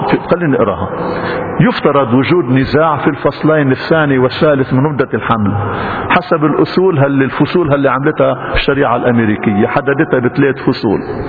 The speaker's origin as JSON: {"language": "Arabic", "country": "Lebanon", "said": "بعدنا موارنة؟ بعدنا مسيحيين؟ بعدنا بهويتنا اللبنانية المشرقية السريانية الأنطاكية العربية؟"}